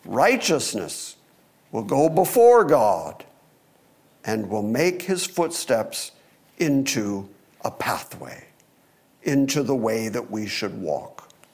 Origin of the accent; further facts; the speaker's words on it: Michigan, United States; When I was a kid, growing up in Michigan, my dad used to put on his snow boots